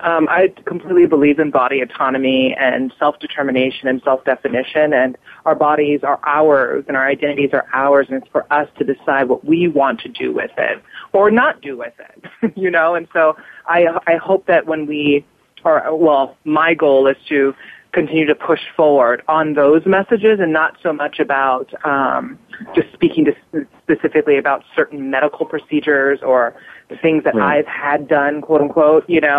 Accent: Hawaii, United States; now in New York, United States; then you were kind of outsiders in terms of growing up in Hawaii. And so that was the biggest difference for me. And then like when I came to New York, it was like the centering around whiteness

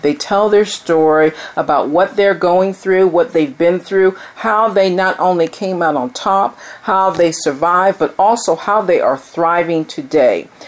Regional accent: Fort Dix, New Jersey, United States; born there; I was born in Fort Dix, only lived there for 3 months.

